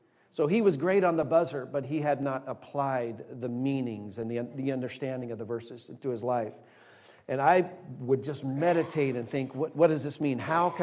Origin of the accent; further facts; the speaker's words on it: Placerville, California, United States; I'm from Placerville, California.